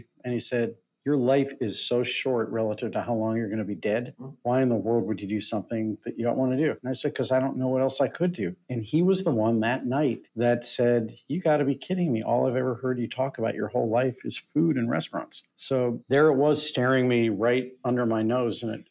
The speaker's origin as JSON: {"language": "English", "town": "St. Louis", "region": "Missouri", "country": "United States", "tie": "born or raised there", "said": "You know, growing up in St. Louis, where, you know, this was a time before anyone had ever heard of things like arugula and extra virgin olive oil and balsamic vinegar."}